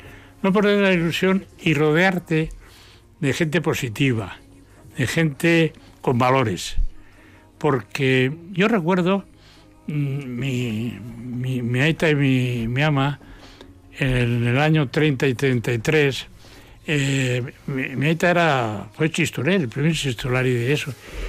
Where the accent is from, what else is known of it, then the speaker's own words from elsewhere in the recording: Basque Country, Spain; Que no tenemos que pensar que somos más, como vasco, los más listos del mundo.